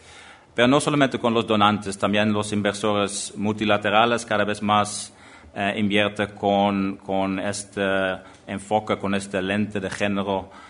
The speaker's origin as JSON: {"language": "Spanish", "country": "Netherlands", "said": "hablando sobre los éxitos de países pequeños como Holanda, yo soy holandés, y Uruguay en el fútbol mundial."}